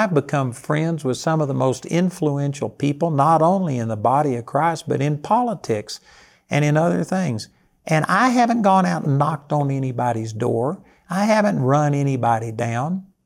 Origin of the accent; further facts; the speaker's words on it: Texas, United States; I'm a college dropout. I'm a hick from Texas.